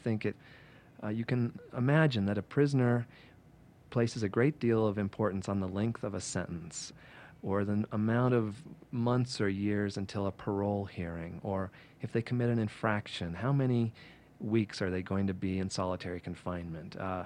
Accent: United States; But as an American, I like to think we will deal with them in a humane way.

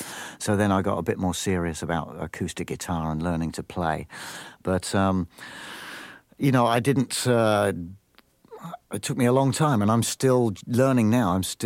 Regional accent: Camberley, South East England, United Kingdom; also born or lived in London; I was born in London. I grew up in a place called Deep Cut, Camberley, Surrey, which is suburban country area, about 35 miles out of London, very near a town called Aldershot, which is known as the home of the British Army.

